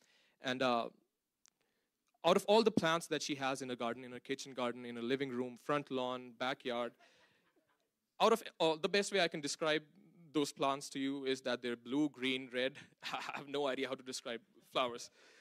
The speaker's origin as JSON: {"language": "English", "region": "Punjab", "country": "India", "moved": "as an adult", "lives_now": "Canada", "said": "I come from a Christian family. I am from India, from Punjab. I came to Canada just to attend Vanguard in 2022."}